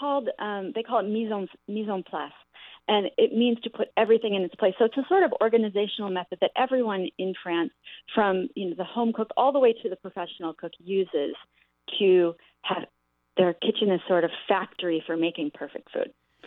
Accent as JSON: {"language": "English", "region": "Wisconsin", "country": "United States", "tie": "born or raised there", "said": "So I grew up in the Midwest in Wisconsin, and one day when I was 16, I wandered into a French antique shop on the main street"}